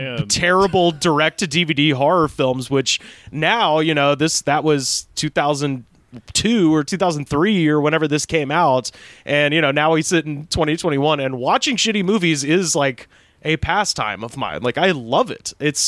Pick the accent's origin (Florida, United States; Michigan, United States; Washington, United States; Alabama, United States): Alabama, United States; Auburn; I grew up in Auburn, Alabama, and we had a Blockbuster, but nobody fucked with Blockbuster.